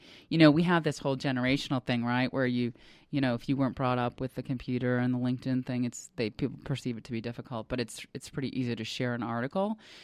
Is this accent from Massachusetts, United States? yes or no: yes; Boston, Massachusetts, United States; for example, I'm from Boston, actually